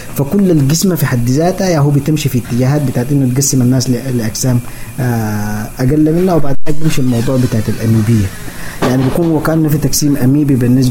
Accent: Sudan; إحنا بس سودانيين

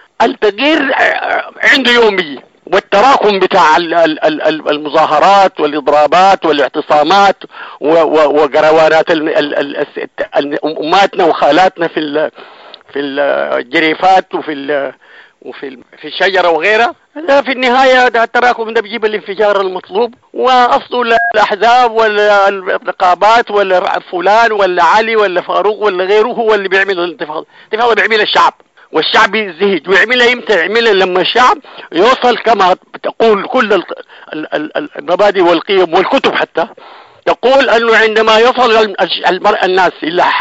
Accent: Sudan

